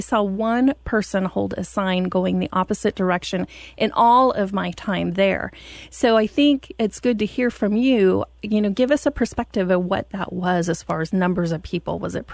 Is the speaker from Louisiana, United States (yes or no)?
no; Oregon, United States; It's fun being in Oregon. I'm from Oregon originally, graduated from high school, but I've had all these wonderful adventures across the country